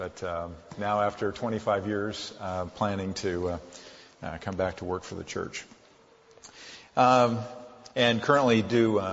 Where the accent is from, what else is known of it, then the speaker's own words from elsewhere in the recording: Pasadena, California, United States; born there; I was born in Pasadena, and we've been in Northern California for about 20 years